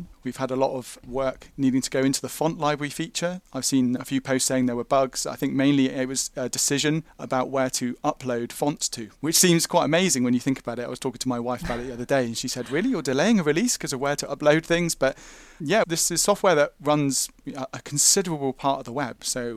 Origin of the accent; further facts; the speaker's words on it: England, United Kingdom; I'm from England in the United Kingdom